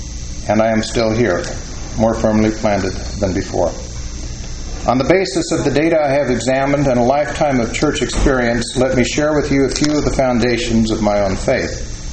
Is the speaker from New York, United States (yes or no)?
no; Los Angeles, California, United States; I grew up in Los Angeles, and within months, our family took the one-hour drive to the exciting new theme park.